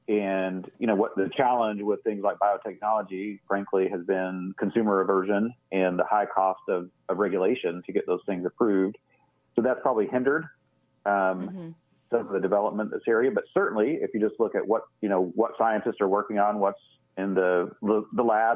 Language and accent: English; Texas, United States; I grew up in the Texas Panhandle, and a lot of irrigation there.